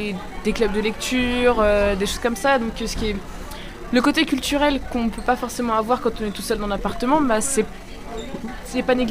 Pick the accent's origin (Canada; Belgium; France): France; Cherbourg, Normandy; Je viens de Cherbourg, en Normandie. Cherbourg, une petite ville.